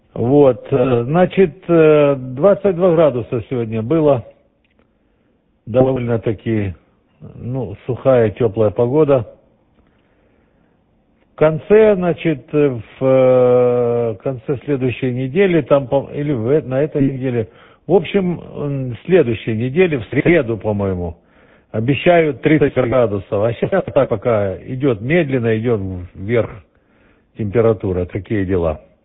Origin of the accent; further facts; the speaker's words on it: Berdyansk, Zaporizhzhia Oblast, Ukraine; now in Israel; Я сам из Бердянска, Запорожской области. И сын у меня в Днепропетровске живет.